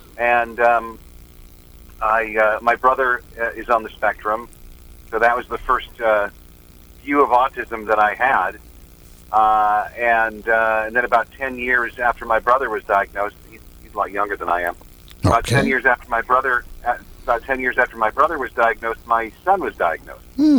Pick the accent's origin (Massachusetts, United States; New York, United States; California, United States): California, United States; Hollywood; Well, I did. I grew up basically in Hollywood.